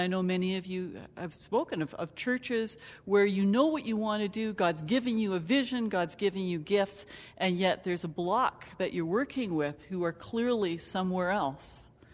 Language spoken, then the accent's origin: English; Canada; born there; And of course, I was born in Canada and speak hardly any Dutch.